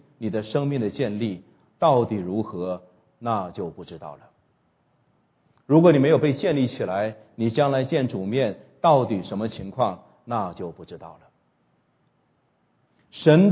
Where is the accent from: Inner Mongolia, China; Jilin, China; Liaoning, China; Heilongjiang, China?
Heilongjiang, China; Jiamusi; 我是55岁了哈，基督徒不怕露年纪的哈，55岁，我生在黑龙江佳木斯，我小的时候我可是吃大饼子长大的啊